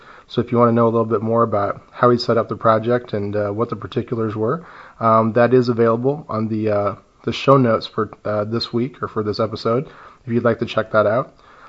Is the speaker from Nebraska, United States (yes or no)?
yes; Howells, Nebraska, United States; I'm recording today in Howells, Nebraska, my hometown.